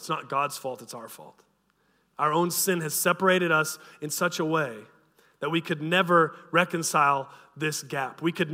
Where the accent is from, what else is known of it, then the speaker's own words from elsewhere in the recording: United States; All right, I'm an American, so American football coach.